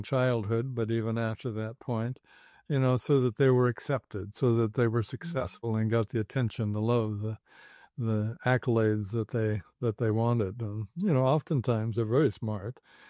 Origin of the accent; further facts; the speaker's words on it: Northwest, United States; because I grew up in the Northwest, you know, clamoring through the woods and playing and everything.